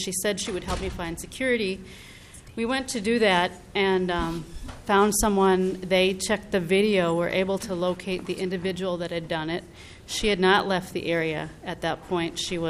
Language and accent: English; Minneapolis, Minnesota, United States; I'm from Minneapolis.